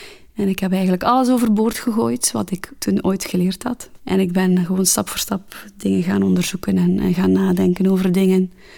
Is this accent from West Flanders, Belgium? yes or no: yes; Geluwe, West Flanders, Belgium; now in Ghent, Belgium; 34 jaar. Ik ben getrouwd. Ik ben afkomstig van Geluwe, dat is een klein dorpje bij Wervik. Maar ik heb in Gent gestudeerd. Ik ben er blijven plakken.